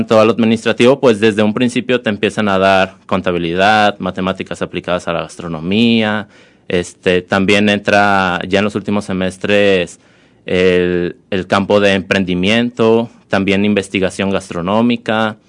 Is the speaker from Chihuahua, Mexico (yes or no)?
no; Autlán, Jalisco, Mexico; Sí, pues yo soy de aquí de Autlán, nacido y crecido aquí en Autlán.